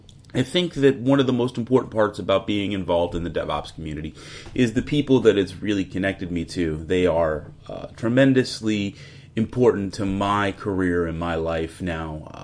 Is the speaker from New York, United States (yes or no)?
yes; Staten Island, New York, United States; I get tongue-tied. I'm from Staten Island.